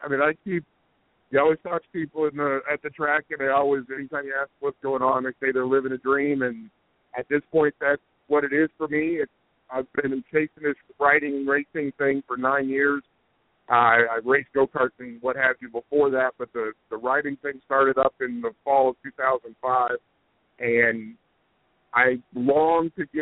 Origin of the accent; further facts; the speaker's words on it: Indianapolis, Indiana, United States; But I grew up in Indianapolis.